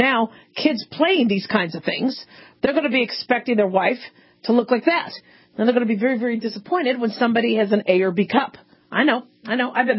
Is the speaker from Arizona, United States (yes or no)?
yes; Phoenix, Arizona, United States; Now, I grew up in Phoenix, Arizona, and oh, yes, there were snakes, there were scorpions, there were black widows.